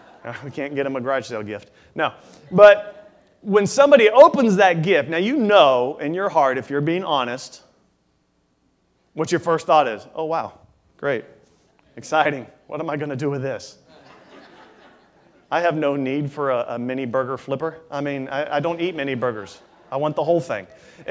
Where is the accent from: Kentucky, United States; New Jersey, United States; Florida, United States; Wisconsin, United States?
Florida, United States; Daytona Beach; growing up here in Daytona, myself